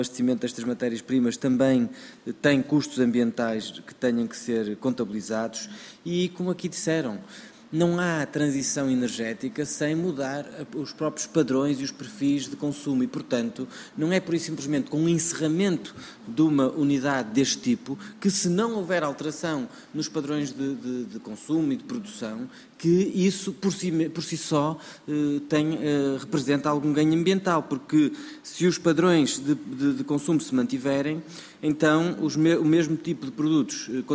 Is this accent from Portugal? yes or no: yes; Porto, Portugal; Eu sou também do Distrito do Porto, isso não me é indiferente.